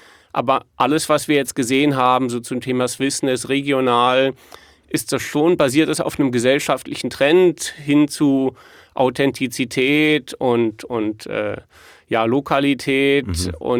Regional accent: Chur, Grisons, Switzerland; accent: Graubünden German; Ja, das ist jetzt gutes Graubündnerdeutsch, aber das würde ich jetzt irgendwie anders sagen. Oder jetzt hier bei uns in Chur ist es halt nicht

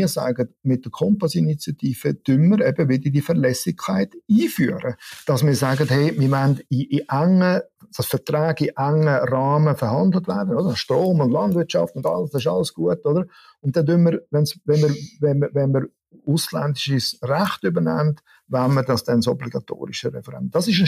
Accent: Switzerland; aber wir dürfen es schon von Anfang an eigentlich als Schweizer, oder?

